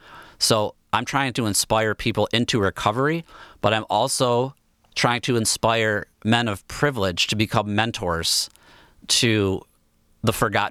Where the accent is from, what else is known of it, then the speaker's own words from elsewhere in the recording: Bloomfield Hills, Michigan, United States; You know, growing up in Bloomfield Hills, I felt like the world owed me something.